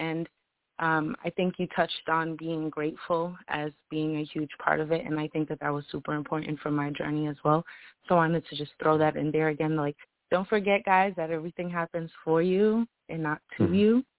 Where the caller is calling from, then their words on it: Boston, Massachusetts, United States; I'm calling from Boston.